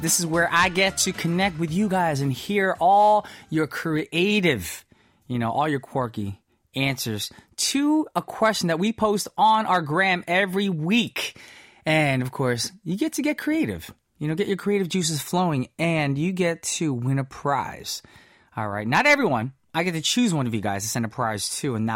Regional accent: United States; this also reminds me of an ad that I grew up listening to in America a long time ago.

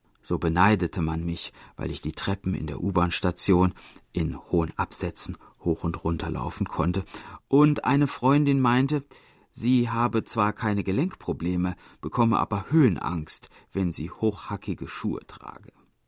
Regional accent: Seoul, South Korea; Ich bin also als gebürtige Seoulerin vor einem Monat mit meinem Mann im Ruhestand in einen Vorort von Seoul gezogen.

